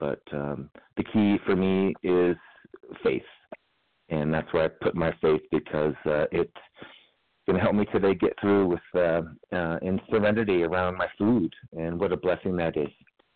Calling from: New Mexico, United States; Good morning. … I'm a compulsive overeater from New Mexico.

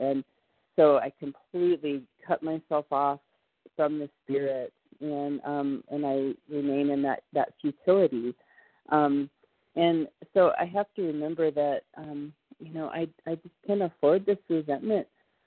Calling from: Colorado, United States; I'm calling from Colorado.

